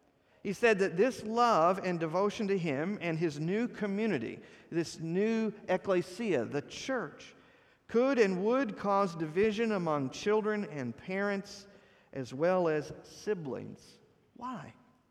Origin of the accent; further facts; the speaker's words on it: Texas, United States; If you've lived anywhere else in the country, I'm originally from Texas.